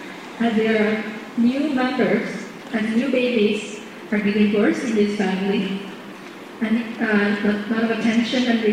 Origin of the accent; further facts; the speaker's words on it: Beijing, China; 15 years ago, a girl was born in this region, specifically in my hometown, Beijing.